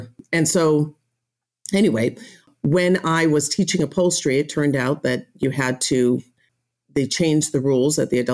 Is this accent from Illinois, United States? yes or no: yes; Chicago, Illinois, United States; now in Santa Barbara, United States; I grew up in Chicago area, the Chicago suburbs.